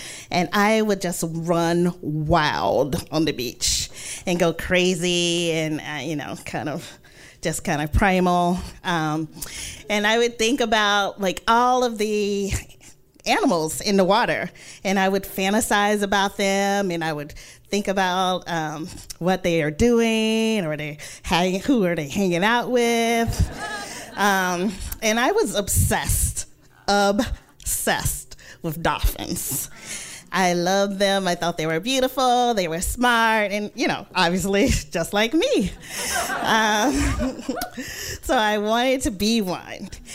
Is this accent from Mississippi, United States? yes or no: yes; Mississippi, United States; I'm from Mississippi. I'm the youngest of five children.